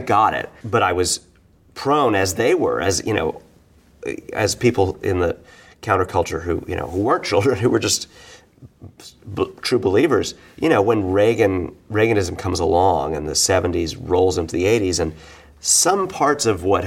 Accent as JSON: {"language": "English", "town": "New York City", "region": "New York", "country": "United States", "tie": "born or raised there"}